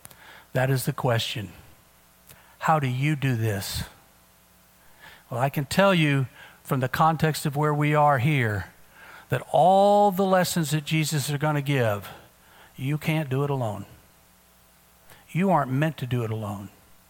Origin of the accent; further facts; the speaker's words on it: United States; Father, I'm an American. I've got independence baked into my heart. I grew up wanting to be free, totally free.